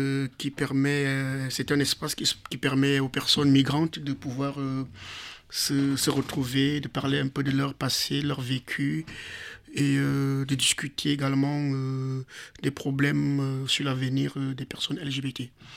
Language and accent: French; Cameroon; moved away as an adult; now in France; Je suis Camerounais d'origine. Je suis arrivé au collectif Le GECO depuis septembre 2017, date à laquelle je suis arrivé en France.